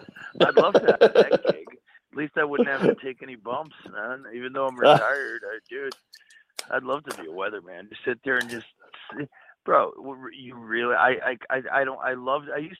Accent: Waterbury, Connecticut, United States; And I'm from Waterbury, Connecticut, so we're still getting some crazy winds over here.

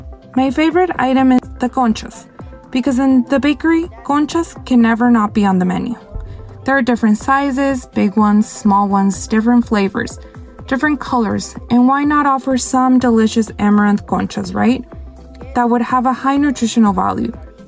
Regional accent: Asunción Nochixtlán, Oaxaca, Mexico; I'm from Asunción, Nochixtlán, Oaxaca, which is a town that is located in the lower Mixteca Nochixtlán, means land of the cochineal.

